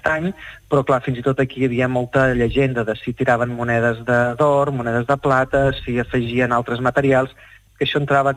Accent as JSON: {"language": "Catalan", "town": "Tarragona", "region": "Catalonia", "country": "Spain", "lives_now": "Montblanc, Spain", "said": "jo soc de Tarragona, però actualment visc a Montblanc"}